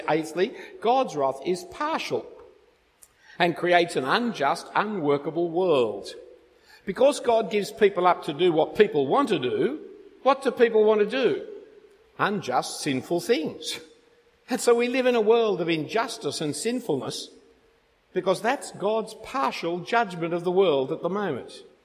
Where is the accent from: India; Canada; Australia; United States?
Australia